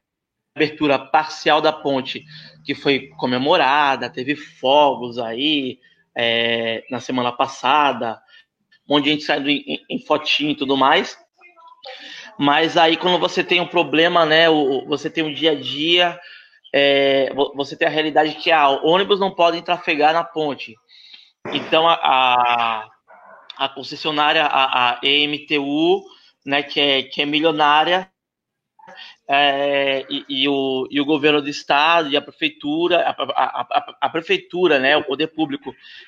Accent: São Vicente, São Paulo, Brazil; also born or lived in Santos; eu sou do Maitá, sou do último bairro ali da área continental, o último bairro, né?

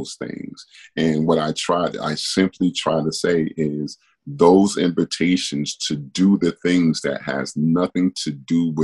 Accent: Brooklyn, New York, United States; I was one of those children growing up in Brooklyn where I didn't have a man's hand on my shoulder, on my head.

